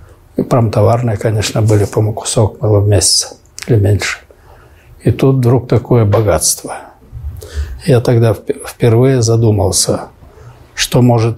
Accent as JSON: {"language": "Russian", "town": "Irkutsk", "region": "Irkutsk Oblast", "country": "Russia", "tie": "born or raised there", "said": "я уроженец города Иркутска."}